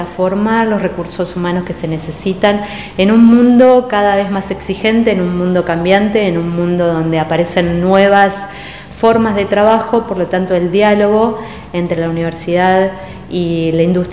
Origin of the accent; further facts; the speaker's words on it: La Plata, Buenos Aires Province, Argentina; Bueno, yo soy platense, tuve la suerte de nacer en esta hermosa ciudad universitaria